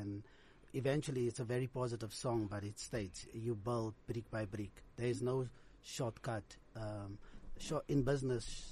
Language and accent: English; Eersterust, South Africa; You know, I grew up in Estres, finished my school, primary and secondary at Jacaranda and the Yellow School. Ek is trots op my gemeenskap. My Estres bloed loop diep in my hare in.